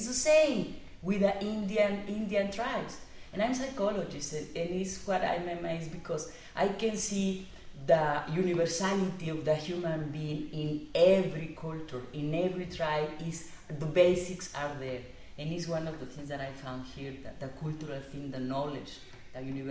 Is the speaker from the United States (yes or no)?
no; Mexico; I repeat, I'm new here, and I'm from Mexico, but I am amazed.